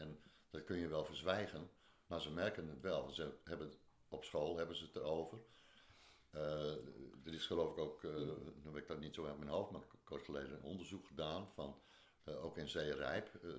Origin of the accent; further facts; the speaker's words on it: Groningen, Netherlands; En dat wij als Groningers straks de schuld krijgen dat er te weinig gas is